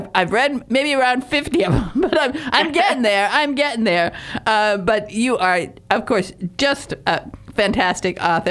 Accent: England, United Kingdom; now in United States; Because we moved from England to Houston, and we used to go up to Dallas

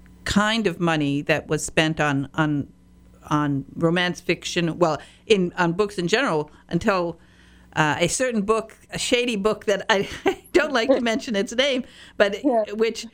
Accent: Michigan, United States; when I was a little girl, I was raised in Upper Peninsula of Michigan

